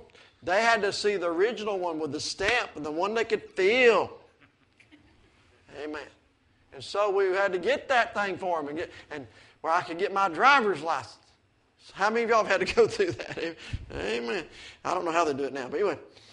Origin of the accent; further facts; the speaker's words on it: Andrews, North Carolina, United States; born there; And it says, in Andrews, North Carolina, on March the 3rd, 1965 … was born